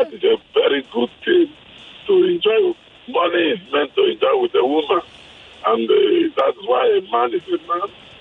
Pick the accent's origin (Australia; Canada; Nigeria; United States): Nigeria; Ibusa, Delta; I'm from Ibuzu.